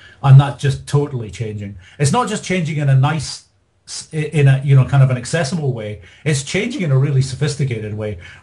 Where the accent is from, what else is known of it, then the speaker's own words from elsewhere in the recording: Dundee, Scotland, United Kingdom; accent: Dundee; now in England; I live 500 miles away. I live in England, so I've lost a bit of my Dundee accent.